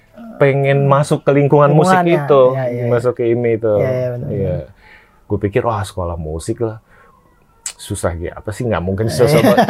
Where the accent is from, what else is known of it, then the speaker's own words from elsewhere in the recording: Palembang, South Sumatra, Indonesia; sama gue kan dari Palembang, gue mikir kalau mau bermusik gue harus punya kenalan nih